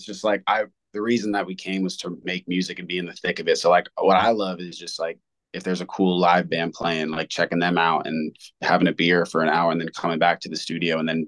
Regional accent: Maryland, United States; born there; also born or lived in Rhode Island / South Korea / Virginia / South Carolina; I was born in Maryland and moved to Rhode Island for a few years. My dad was in the Army, so this is why we moved around.

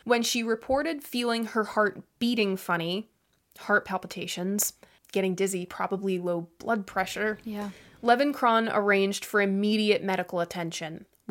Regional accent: New England, United States; As an old school, lifelong New Englander who came from a family of old school New Englanders, that's true.

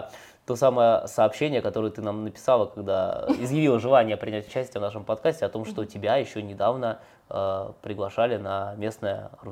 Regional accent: Russia; я сам не из Беларуси, я там вообще из России

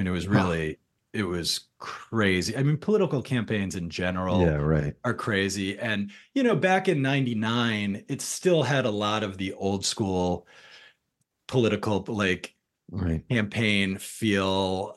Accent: Massachusetts, United States; I grew up in Western Mass, which is on the border of Connecticut.

